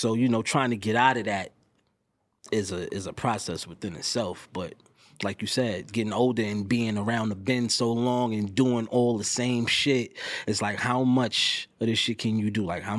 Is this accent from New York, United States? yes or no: yes; New York City, New York, United States; now in Los Angeles, United States; I'm sitting here talking to you high in LA. I'm from New York City.